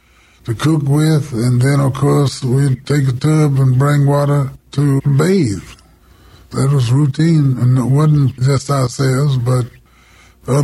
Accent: Rockfield, Kentucky, United States; born there; I was born in Warren County, Kentucky. Little community called Rockfield, near Bowling Green, Kentucky.

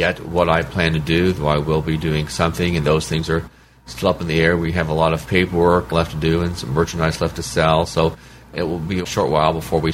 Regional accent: Tulsa, Oklahoma, United States; I grew up in Tulsa with my aunts and uncles and lots of cousins.

